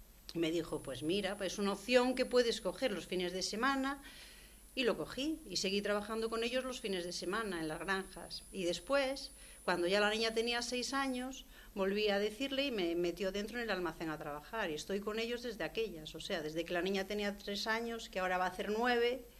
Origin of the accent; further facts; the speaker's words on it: Antas de Ulla, Galicia, Spain; born there; No es fácil, porque yo nací en Antas de Ulla